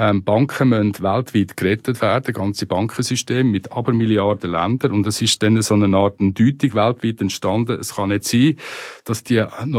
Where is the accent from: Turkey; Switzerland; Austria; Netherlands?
Switzerland; also wenn ich ein Konto habe als Schweizer Bürger in Deutschland, in Frankreich, in Italien